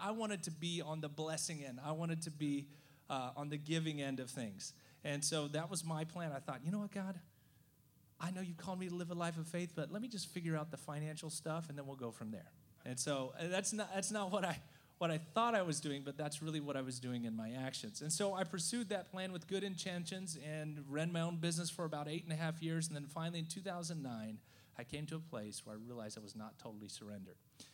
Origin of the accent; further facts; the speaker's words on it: Japan; I grew up in Japan. I speak the language.